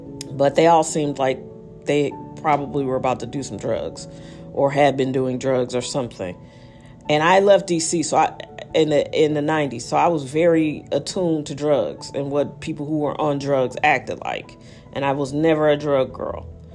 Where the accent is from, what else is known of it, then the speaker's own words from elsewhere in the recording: St. Louis, Missouri, United States; And what was weird to me is I'm from St. Louis.